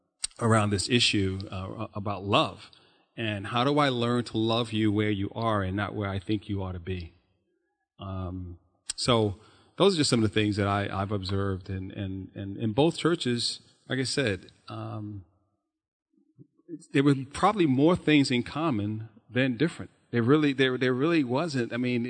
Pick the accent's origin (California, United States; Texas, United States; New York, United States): New York, United States; New York City; I grew up in New York. I'm a New York guy, and grew up in the borough of Queens in Brooklyn, and so having grown up in New York, I grew up with predominantly many of my friends were Jewish.